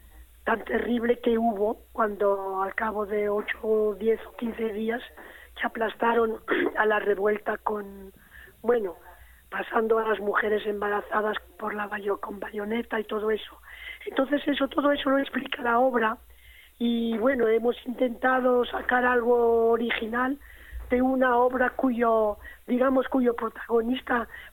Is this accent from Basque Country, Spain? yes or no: yes; Bilbao, Basque Country, Spain; born there; naturalmente nací en Bilbao y luego vamos a dar la obra en Bilbao